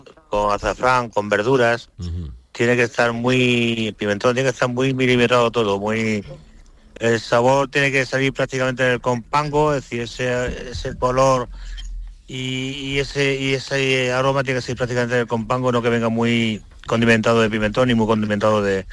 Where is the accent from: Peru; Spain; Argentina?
Spain; Baza, Andalusia; now in Asturias, Spain; O yéndonos a mi pueblo a Baza, unos gurullos con conejos